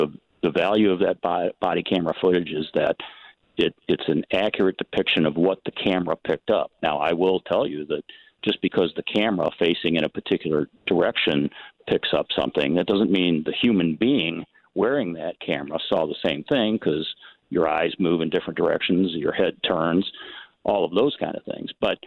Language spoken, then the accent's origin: English; East St. Louis, Illinois, United States; born there; I was born in East St. Louis. When I was born in East St. Louis, the population was 80,000.